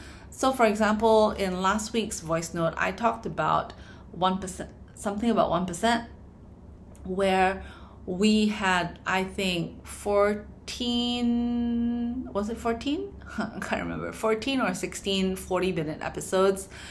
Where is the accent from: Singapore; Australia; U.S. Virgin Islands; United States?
Singapore; as a Singaporean, I like seeing beautiful food on my screen too.